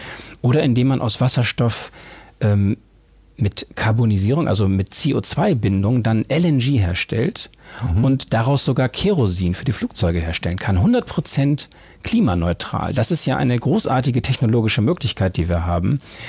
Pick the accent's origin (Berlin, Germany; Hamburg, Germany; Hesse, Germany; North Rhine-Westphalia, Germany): Hamburg, Germany; Ich habe die längste Zeit meines Lebens ich in Hamburg verbracht und ich fühle mich durch und durch als Hamburger.